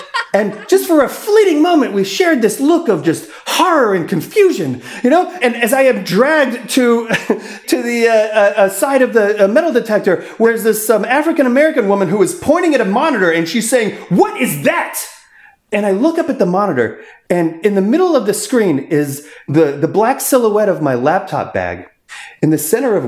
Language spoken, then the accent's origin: English; Canada; a poor immigrant boy. I'm from Canada.